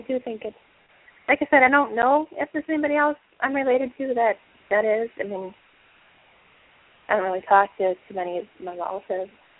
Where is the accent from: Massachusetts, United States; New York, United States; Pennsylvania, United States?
Massachusetts, United States; Boston; born there; See, I can say that too because I was born in South Boston.